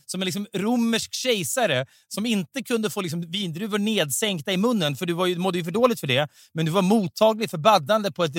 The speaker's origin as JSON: {"language": "Swedish", "town": "Otterbäcken", "region": "Västra Götaland County", "country": "Sweden", "tie": "born or raised there", "said": "i min barndom i liksom i Juniskär, i liksom Otterbäcken"}